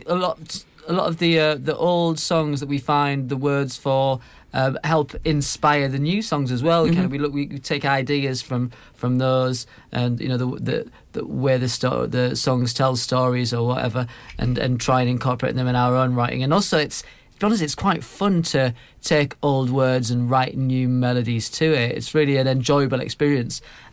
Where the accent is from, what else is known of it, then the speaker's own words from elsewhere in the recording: North East England, United Kingdom; We're both from Teesside